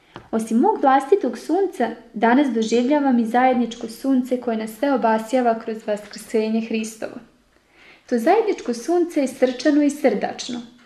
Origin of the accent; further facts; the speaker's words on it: Koprivnica-Križevci County, Croatia; Nedaleko od Lepavine nalazi se moj rodni grad, koji je i danas dom mojih roditelja i prijatelja.